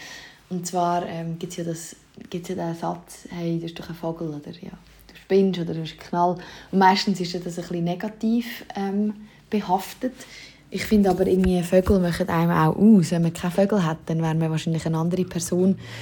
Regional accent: Switzerland; accent: Swiss German; first language Swiss German; nämlich in meiner Muttersprache auf Schweizerdeutsch

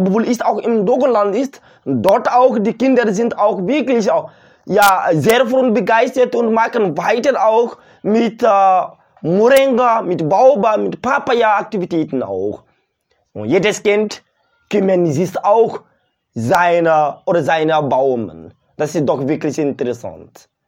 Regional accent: Mali; Bei uns in Mali, ja, es geht besser.

